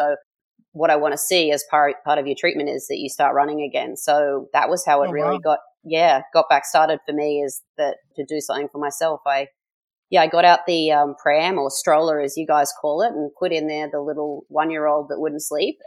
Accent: Australia; moved away as an adult; now in Toronto, Canada; I grew up in Australia and only moved to Toronto 3 years ago.

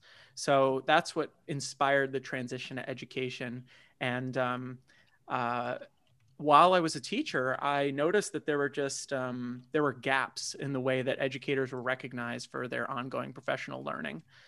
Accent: United States; born there; I was born right outside of New York City. So I got to go into lower Manhattan and parts of Jersey, Philadelphia.

